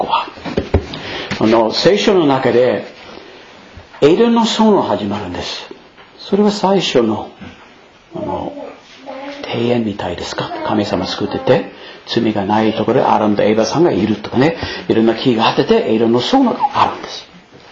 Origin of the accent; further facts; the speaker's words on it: United States; Japanese is a second language; now in Japan; 私はアメリカ人は